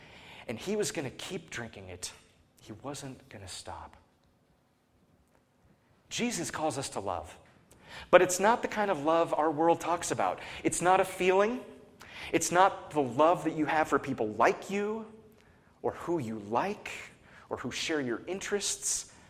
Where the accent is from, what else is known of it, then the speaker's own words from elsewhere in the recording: Seattle, Washington, United States; Years ago, I was preaching at a church in my hometown in Seattle.